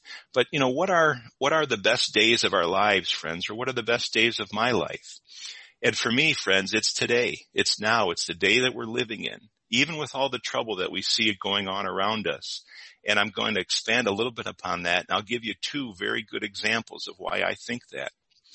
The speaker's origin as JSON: {"language": "English", "town": "Trenton", "region": "Michigan", "country": "United States", "tie": "born or raised there", "said": "You know, growing up in Trenton, Detroit, you know, hopping on my bicycle."}